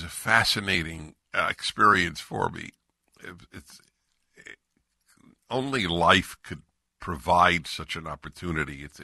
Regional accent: California, United States; I'm from California, so I obviously am not a member here.

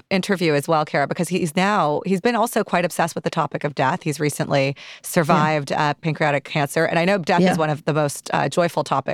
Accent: United States; I'm Muslim. I'm American, but I didn't grow up here. And when I moved back to the country, it was around September 11th.

